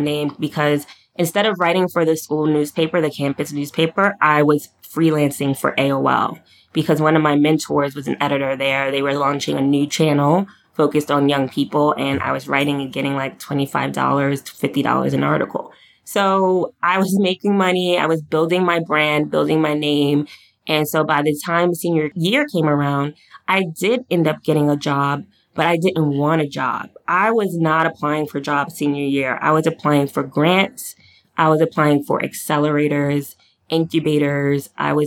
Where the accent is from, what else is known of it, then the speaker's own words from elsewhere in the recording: Brooklyn, New York, United States; also born or lived in Greencastle, Indiana; And so I am from Brooklyn, but I went to college in Indiana, Greencastle, Indiana, small liberal arts school.